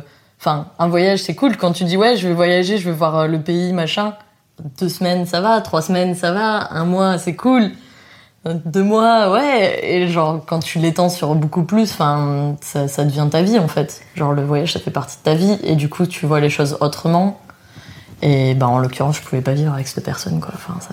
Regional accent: France; c'était aussi un visa assez facile à avoir quand on est français, je précise.

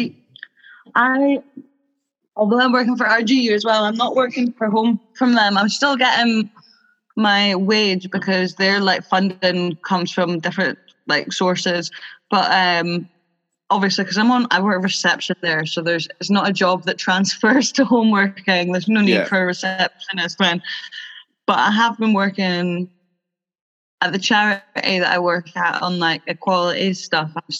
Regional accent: Aberdeen, Scotland, United Kingdom; I'm a good friend of Nathan's. I've been on the podcast a couple of times before, and I'm a poet from Aberdeen.

